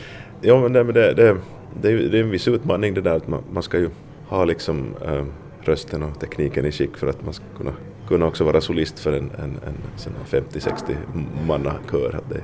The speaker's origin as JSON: {"language": "Swedish", "town": "Vaasa", "region": "Ostrobothnia", "country": "Finland", "tie": "born or raised there", "said": "jag har vuxit upp här i Vasa och det är ju det där."}